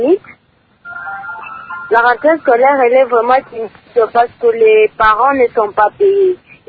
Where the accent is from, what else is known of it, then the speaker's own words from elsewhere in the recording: Lubumbashi, Haut-Katanga, DR Congo; Ici, chez nous, à Lubumbashi, nous constatons